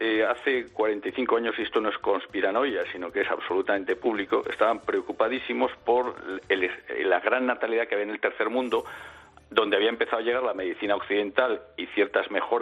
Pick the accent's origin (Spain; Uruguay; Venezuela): Spain; León, Castile and León; si soy leonés en León, si soy español en España y si soy europeo en Europa